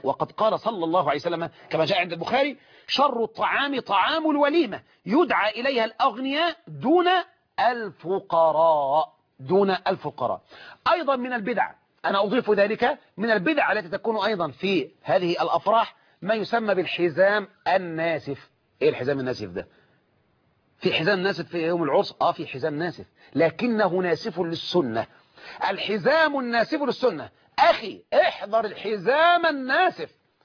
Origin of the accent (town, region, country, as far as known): Egypt